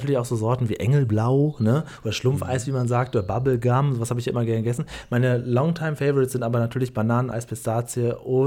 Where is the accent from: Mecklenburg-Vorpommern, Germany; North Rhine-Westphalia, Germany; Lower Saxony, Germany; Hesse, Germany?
Lower Saxony, Germany; Hemmoor; Aus Hemmoor, wo ich aufgewachsen bin, da hat das 40 Pfennig gekostet.